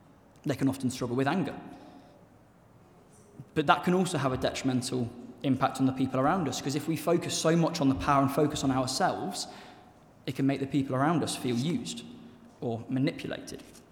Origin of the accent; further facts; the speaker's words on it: Gloucester, South West England, United Kingdom; I grew up in Gloucester, so you wouldn't understand the Gloucester links.